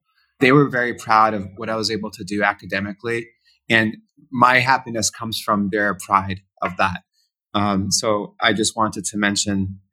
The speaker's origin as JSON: {"language": "English", "country": "Canada", "tie": "born or raised there", "said": "I'm a Canadian. I was born and raised in Canada. My father is from Nazareth. My mother is French-Canadian. And my parents met in Canada. I went to university in England and Oxford, and then I went to Columbia Law School."}